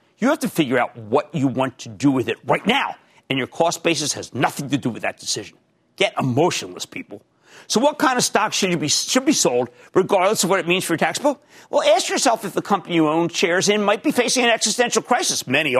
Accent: New Jersey, United States; Let's go to Patrick in my home state of New Jersey.

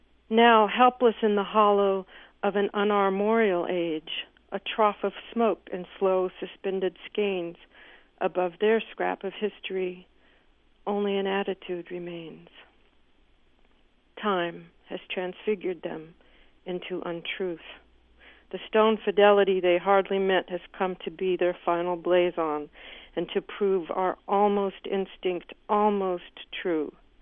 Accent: New York, United States; I'm from New York City.

